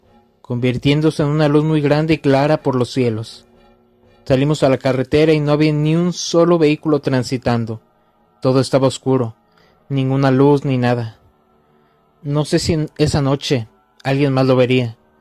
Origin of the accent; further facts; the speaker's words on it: Sonora, Mexico; also born or lived in Ciudad Valles; Yo radicaba en Ciudad Valle, San Luis Potosí, pero soy oriunda de Sonora.